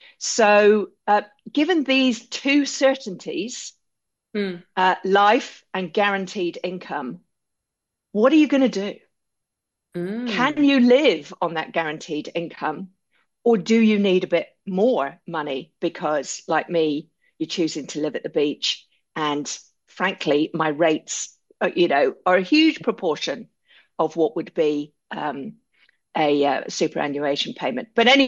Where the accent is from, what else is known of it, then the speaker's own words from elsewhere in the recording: United Kingdom; now in New Zealand; both of us being expat British, That's not the arrangement in the UK.